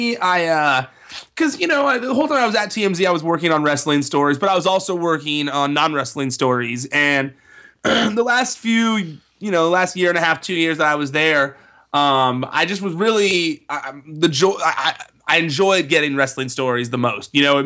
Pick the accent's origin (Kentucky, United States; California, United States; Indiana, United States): California, United States; I try my best not to say all the time, but I'm from California, so I can't help it.